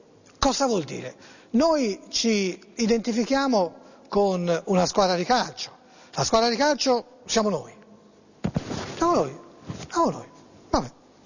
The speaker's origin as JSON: {"language": "Italian", "town": "Florence", "region": "Tuscany", "country": "Italy", "said": "Io sono fiorentino"}